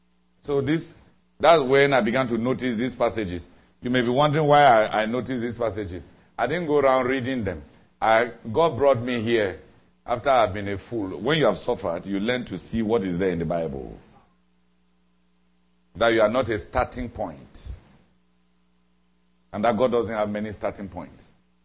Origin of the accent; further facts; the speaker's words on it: Nigeria; Or since I come from Nigeria